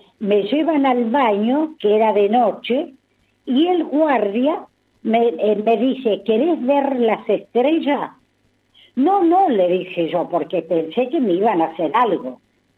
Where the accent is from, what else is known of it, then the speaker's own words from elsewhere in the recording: Sarmiento, Chubut, Argentina; born there; also born or lived in Comodoro Rivadavia; soy de la zona, yo en Comodoro viví 40 años, soy nacida en Sarmiento, pero yo viví 40 años en Comodoro, hasta que me vine acá.